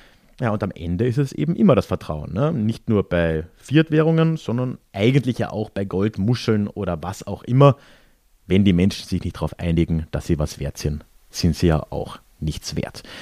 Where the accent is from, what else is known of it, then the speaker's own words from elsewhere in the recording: Transylvania, Romania; Da wurde mir bewusst, mit welchem Selbstverständnis ich in Rumänien eine Siebenbürger Sächsin bin.